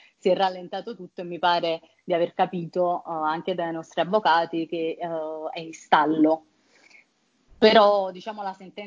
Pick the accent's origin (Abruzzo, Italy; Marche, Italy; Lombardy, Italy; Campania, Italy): Campania, Italy; Naples; Ci sono dei problemi che fondamentalmente da napoletano riesci a gestire